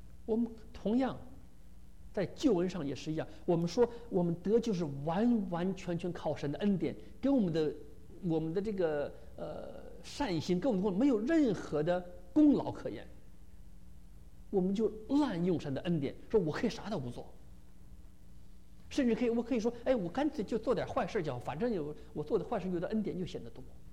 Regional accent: China; 我小的时候，我跟着我的母亲下放到农村，所以我从小是农村长大的。

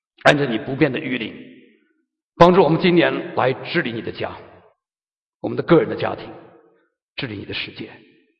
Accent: China; 作为中国人呢、啊，有过两次

